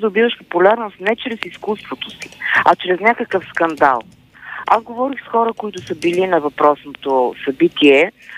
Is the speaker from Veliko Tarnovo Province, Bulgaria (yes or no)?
no; Sofia, Sofia City, Bulgaria; Аз говоря като кореняк софиянец